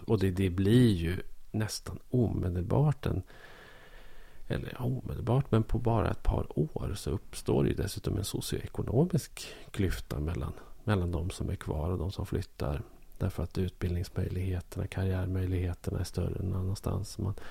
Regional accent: Bollnäs, Gävleborg County, Sweden; stanna kvar i lilla Bollnäs där jag växte upp

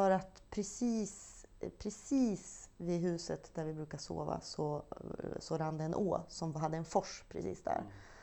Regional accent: Västernorrland County, Sweden; det slår mig ganska ofta att de flesta av mina barn, min barndom, den är i Ångermanland.

